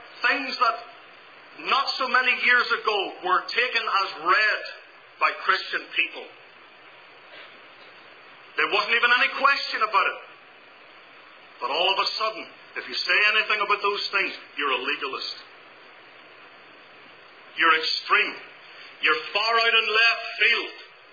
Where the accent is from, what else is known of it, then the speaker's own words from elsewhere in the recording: Belfast, Northern Ireland, United Kingdom; Growing up in Belfast, Northern Ireland, there were lots of nice things that we did. But there were a lot of things that we did not do as a Christian family.